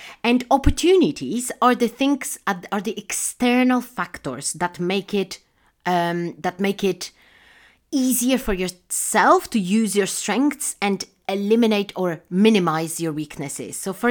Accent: Poland; English is a second language; I come from Poland

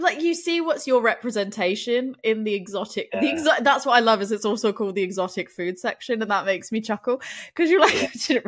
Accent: United Kingdom; now in United States; as a British person

